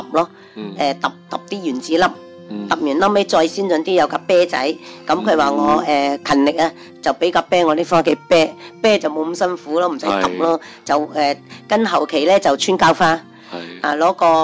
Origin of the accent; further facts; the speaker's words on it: Shantou, Guangdong, China; 我哋汕頭人繡花好叻啊嘛。